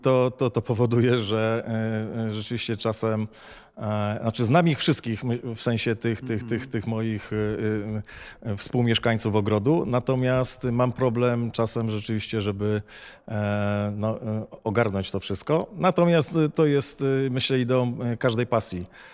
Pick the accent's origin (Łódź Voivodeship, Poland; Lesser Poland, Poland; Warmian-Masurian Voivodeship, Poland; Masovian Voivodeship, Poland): Lesser Poland, Poland; Kraków; jestem z Krakowa